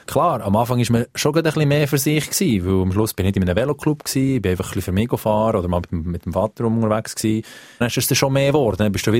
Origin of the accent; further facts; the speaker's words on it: Switzerland; dass ich wieder zurückkomme in die Schweiz, in meine Heimat, da wo ich daheim bin, wo die Wurzeln sind